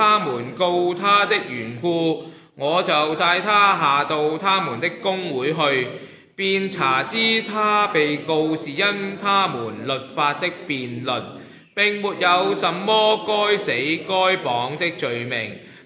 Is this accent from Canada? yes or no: yes; Canada; 我发觉其实我们大部分加拿大人呢，对所谓身为加拿大人这份情呢就很稀薄的。